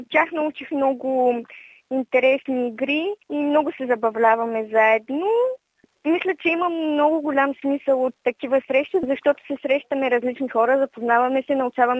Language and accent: Bulgarian; Belene, Pleven Province, Bulgaria; от Белене съм, енория Лъжена Дева Мария, на 19 години съм.